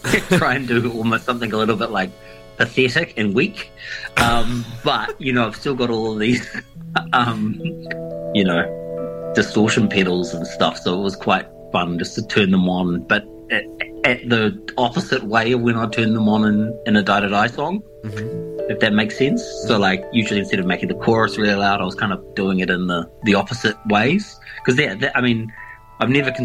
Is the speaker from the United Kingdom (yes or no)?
no; Dunedin, Otago, New Zealand; I met all these people from South Auckland and I was from Dunedin